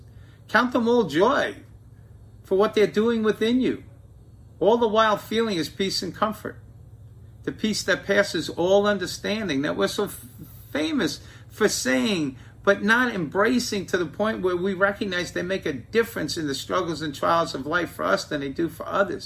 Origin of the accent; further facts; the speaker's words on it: Bronx, New York, United States; Most of you know I come from the Bronx.